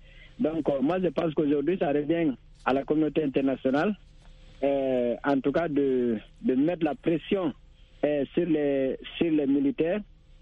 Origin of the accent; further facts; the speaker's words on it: Guinea; en tant que Guinéen que je me suis